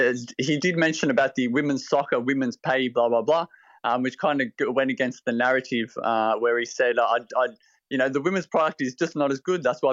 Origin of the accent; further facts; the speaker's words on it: Australia; accent: Australian; Yes, it was my Australian accent, my apologies.